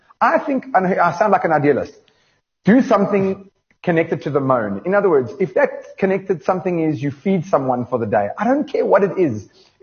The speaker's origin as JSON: {"language": "English", "country": "South Africa", "said": "I'm just a South African citizen."}